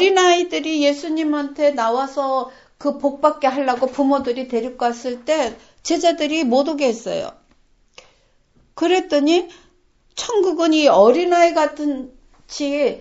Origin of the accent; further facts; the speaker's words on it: South Korea; now in Japan; 저는 교포도 아니잖아요. 그러니까 한국 사람으로 외국인이잖아요.